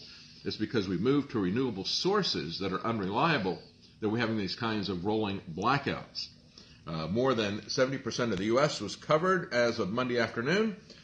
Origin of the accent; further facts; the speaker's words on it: Florida, United States; I grew up in Florida, where hurricanes were a regular occurrence.